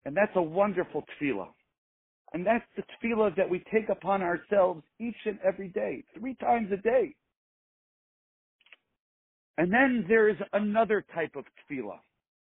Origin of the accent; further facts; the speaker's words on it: Florida, United States; I am a boy that was born and raised in South Florida, so being there resonates greatly, and I hope one day that I can join you back in South Florida